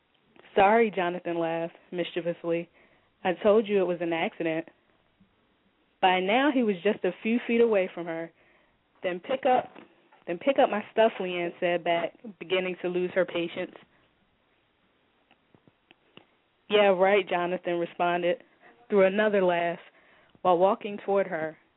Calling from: Merchantville, New Jersey, United States; I'm calling from New Jersey.

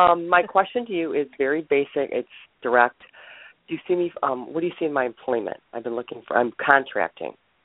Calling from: Cleveland, Ohio, United States; I'm calling from the Cleveland area.

